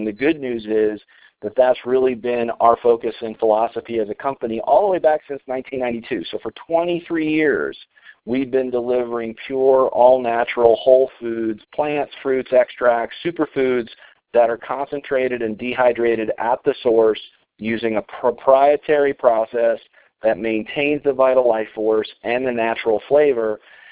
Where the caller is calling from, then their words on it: Colorado, United States; I'm calling in from Colorado tonight.